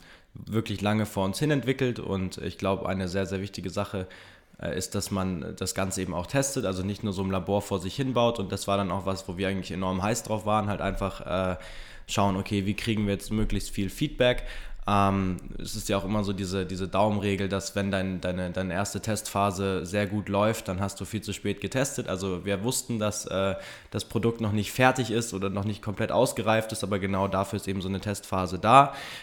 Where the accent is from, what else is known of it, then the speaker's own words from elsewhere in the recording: Bavaria, Germany; sind wir ursprünglich aus München stammend, aus der Nähe von München stammend